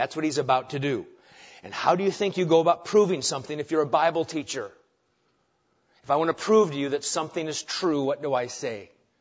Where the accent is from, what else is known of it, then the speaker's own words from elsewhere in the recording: Nebraska, United States; Now, for me, I grew up in Nebraska.